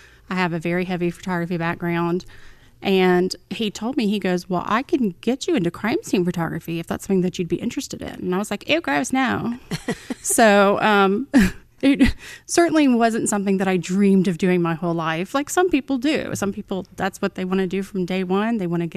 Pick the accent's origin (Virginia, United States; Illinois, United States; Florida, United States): Virginia, United States; Williamsburg; also born or lived in Newport News; I actually grew up in Williamsburg, did all my schooling there, and then my senior year of high school, my mom, we had moved down here to Newport News